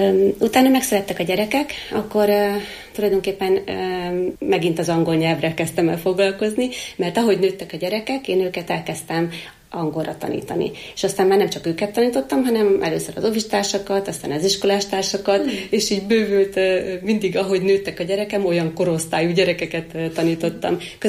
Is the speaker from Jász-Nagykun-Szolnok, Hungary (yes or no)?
no; Eger, Heves, Hungary; born there; moved away as an adult; also born or lived in Budapest; Egerben születtem, tehát egri festőnek tartom magam.